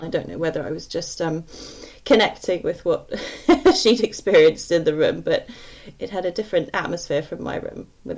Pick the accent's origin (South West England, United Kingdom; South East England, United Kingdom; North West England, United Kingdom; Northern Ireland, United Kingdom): South West England, United Kingdom; I come from Devon.